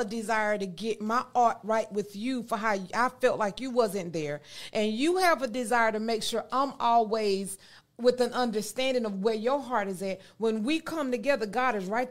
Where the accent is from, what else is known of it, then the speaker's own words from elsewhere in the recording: the South, United States; I'm from the South.